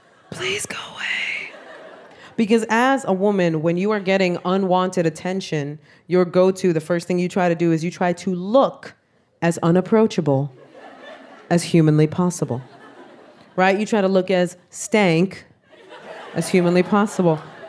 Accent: Bronx, New York, United States; I am Puerto Rican from the South Bronx.

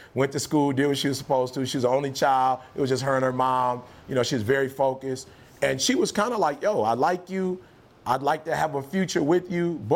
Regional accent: Detroit, Michigan, United States; I'm from Detroit. So it's U of M or it's Michigan State.

